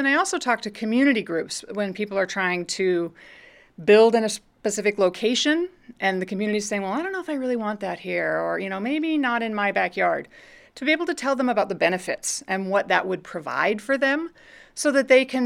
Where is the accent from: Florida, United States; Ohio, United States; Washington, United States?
Washington, United States; Spokane; I grew up here in Spokane. Came here as a baby when my dad was being laid off from Boeing, and he got a job here at the city of Spokane.